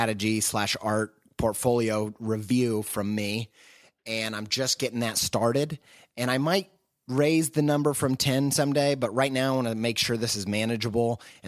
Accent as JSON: {"language": "English", "region": "Indiana", "country": "United States", "also_born_or_lived": "England", "lives_now": "Columbus, United States", "said": "I'm from the great state of Indiana. I'm a Midwesterner. I currently live in Columbus, Ohio."}